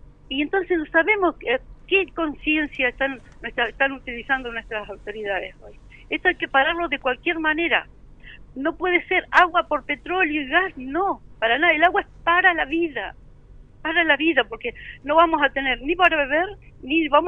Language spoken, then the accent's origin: Spanish; Argentina; unirnos como argentinos